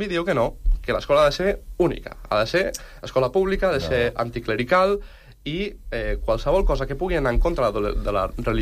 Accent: Catalonia, Spain; nosaltres, que som espanyols, que som catalans, que som europeus

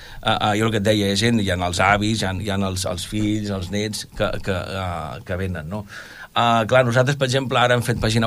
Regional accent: Pineda de Mar, Catalonia, Spain; A nosaltres, clar, som de Pineda de Mar, i clar, Pineda sempre ens tira

